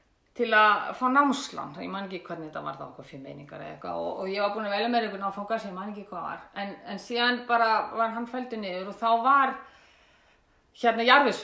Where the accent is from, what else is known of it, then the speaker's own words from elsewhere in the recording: France; ég er hálf frönsk en ég ólst upp út í Frakklandi, en ég kom rosalega oft til Íslands á sumrin og var hjá ömmu minni Rannveigu